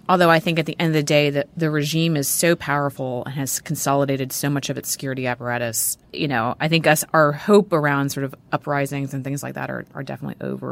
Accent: United States; it was deeply disturbing to me as an American to watch it

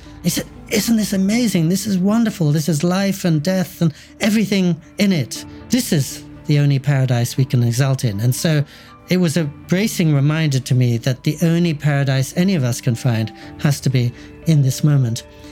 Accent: India; I'm Indian by birth and 100% Hindu by birth

